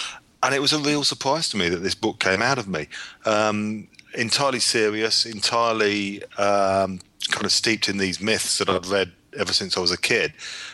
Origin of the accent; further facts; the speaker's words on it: England, United Kingdom; Well, I'm a writer and a journalist. I'm English.